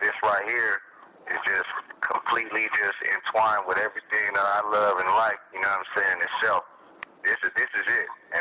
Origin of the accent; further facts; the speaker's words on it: Northwest, United States; because I'm from the Northwest, he's from Northern California